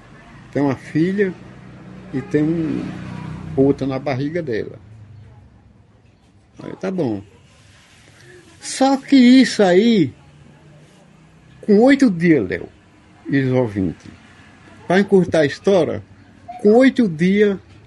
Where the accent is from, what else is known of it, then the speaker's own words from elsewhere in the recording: Pindobaçu, Bahia, Brazil; also born or lived in Campo Formoso; eu sou de Campo Formoso, nasci em Campo Formoso, ali na Tiquara, mas fui criado mais no Pindobaçu. E com 18 anos e pouco, eu já conhecia metade da Bahia.